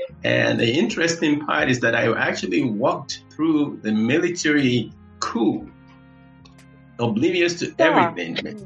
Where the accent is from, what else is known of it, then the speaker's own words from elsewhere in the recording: Ibadan, Oyo, Nigeria; I was born in Ibadan, Nigeria, it would be Western region at that time, many, many years ago. I was born in Ibadan, in Nigeria. And I grew up as the third of 7 children to my mom and dad.